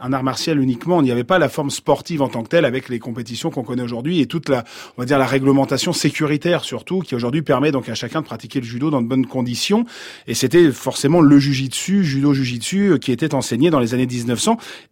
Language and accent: French; France; Je suis français. Mon passeport est français.